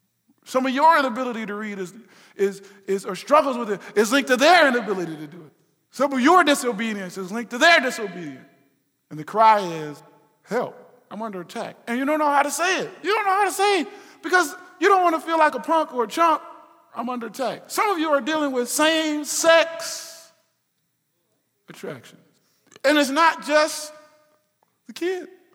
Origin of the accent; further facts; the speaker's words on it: Ohio, United States; No, listen, I'm from Ohio.